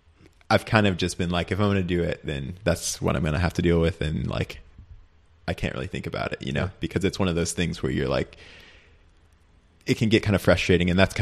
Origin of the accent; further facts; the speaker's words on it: Thousand Oaks, California, United States; You know, I grew up in Thousand Oaks, or, you know, I've lived there for a long time now, and they're in Newbury Park.